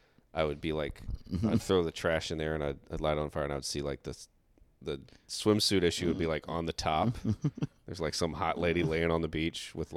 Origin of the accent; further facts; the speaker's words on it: the South, United States; Dude, I grew up in the South.